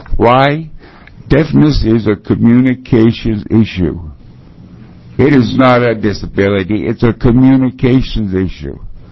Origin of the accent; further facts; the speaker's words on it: Albany, Oregon, United States; I'm from Albany, Oregon. I was born here in Oregon